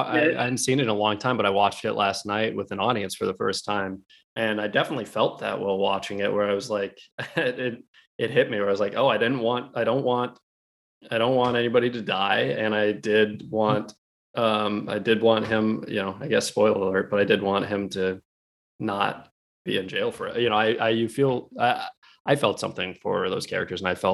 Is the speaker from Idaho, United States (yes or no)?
no; Alaska, United States; we grew up in Alaska. So it's like we grew up around a lot of it's just a lot of people with firearms.